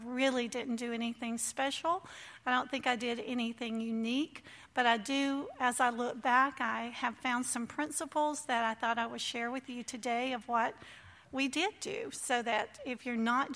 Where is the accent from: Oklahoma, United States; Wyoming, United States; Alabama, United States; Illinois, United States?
Alabama, United States; Fairhope; I am from Fairhope, Alabama. I know you can't tell that I'm from the South.